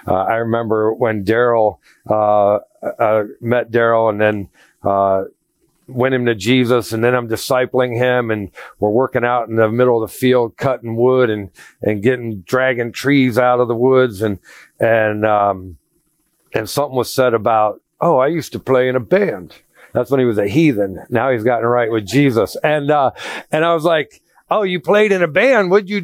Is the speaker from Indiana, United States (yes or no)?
no; Ohio, United States; moved away as an adult; also born or lived in Raleigh, North Carolina; now in Springfield, United States; We moved from Raleigh, North Carolina. We're originally from Ohio, just so you know. But we moved from Raleigh, North Carolina to Springfield, Missouri.